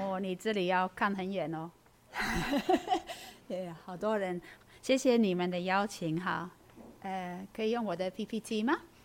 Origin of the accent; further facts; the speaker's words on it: Netherlands; Chinese is a second language; 这是我的家乡，我们成长的环境啊，我小时候就是这个环境哈、哦，荷兰的特质是都是平地哈、哦，所以可以看得很远